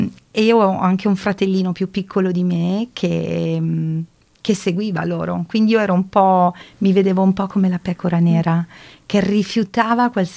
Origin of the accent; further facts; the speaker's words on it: Vasto, Abruzzo, Italy; now in Emilia-Romagna, Italy; Io sono abruzzese, arrivo da Vasto, in provincia di Chieti, e ho sposato un ragazzo piemontese, ma adesso mi trovo in Emilia.